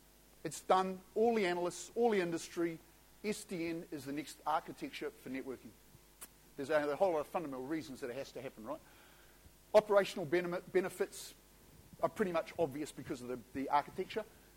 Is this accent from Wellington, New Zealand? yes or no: yes; Wellington, New Zealand; I'm from Wellington … 56 years old, married, three children, live rurally out of Wellington, 18 kilometres from Parliament.